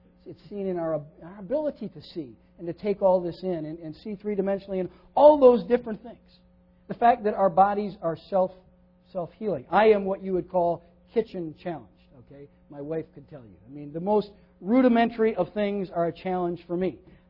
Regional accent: Midwest, United States; Now, I grew up in the Midwest, and there's a certain subtle beauty to the rolling plains and things

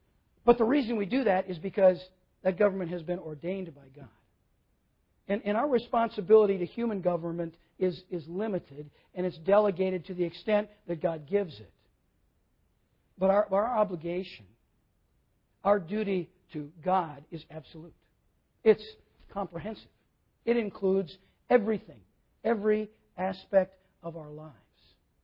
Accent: United States; Okay, I'm an American. And I am just intensely grateful that I live here and not in Afghanistan or Pakistan or wherever it might be.

